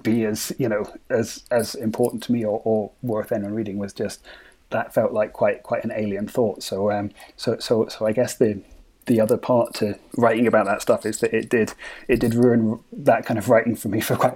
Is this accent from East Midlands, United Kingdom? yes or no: no; Edinburgh, Scotland, United Kingdom; we're from Edinburgh, and I got to talk at the Edinburgh Book Festival